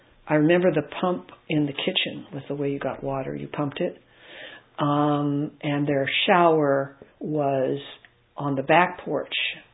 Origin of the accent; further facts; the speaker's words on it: Sacramento, California, United States; born there; And so I was born in Sacramento, but I like to say I was born here.